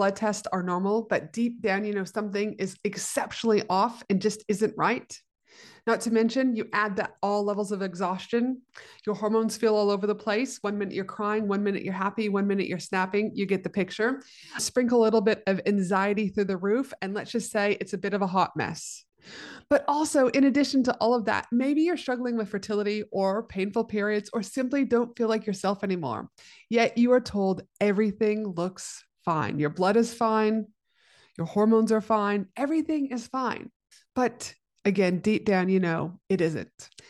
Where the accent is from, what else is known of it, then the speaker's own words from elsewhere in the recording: Brisbane, Queensland, Australia; a holistic women's health clinic here in my hometown of Brisbane, Australia